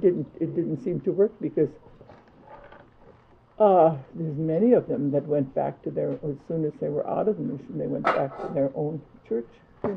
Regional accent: Woody Island, Alaska, United States; born there; Well, not in Kodiak. I was born on Woody Island.

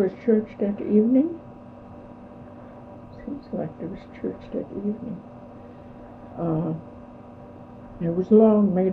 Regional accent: Chignik, Alaska, United States; born or raised there; now in Kodiak, United States

